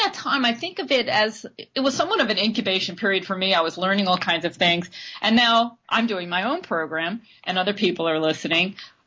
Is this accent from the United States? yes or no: yes; New York, United States; also born or lived in California; I live in New York right now and I'm from New York, but I was living in California for about 9 years